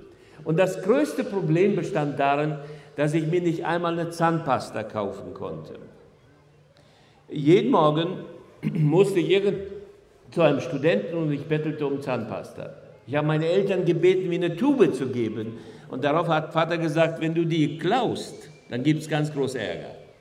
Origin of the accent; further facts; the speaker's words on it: Estonia; in einer typisch klassisch deutschen, preußischen Familie aufgewachsen. Nicht nur mussten wir in Estland, wo ich aufgewachsen bin, Deutsch reden, sondern wir mussten auch deutsche Sitten lernen.